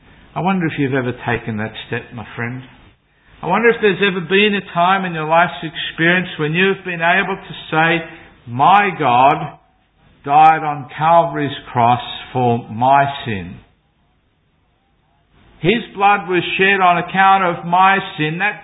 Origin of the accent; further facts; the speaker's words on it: Sydney, New South Wales, Australia; You know, I grew up in Sydney, as just about all of you know, I suppose.